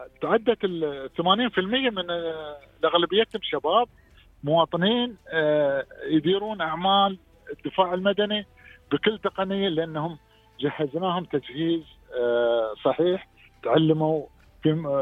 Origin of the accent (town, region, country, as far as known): Dubai, United Arab Emirates